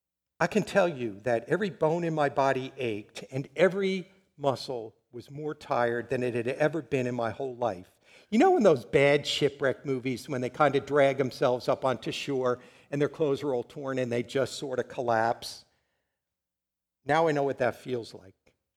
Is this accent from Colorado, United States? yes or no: no; Long Island, New York, United States; And I grew up in Long Island.